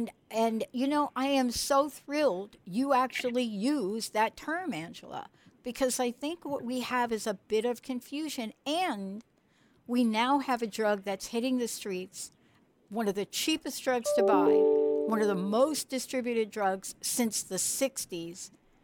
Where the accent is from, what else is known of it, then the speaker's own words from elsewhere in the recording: New York City, New York, United States; I'm from the Bronx. I'm from the streets of New York.